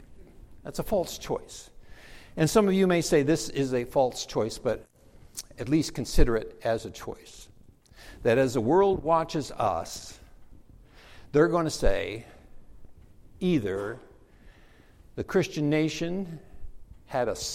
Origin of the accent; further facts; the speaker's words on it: Iowa, United States; I'm from the Midwest. I'm an Iowan. I'm very independent.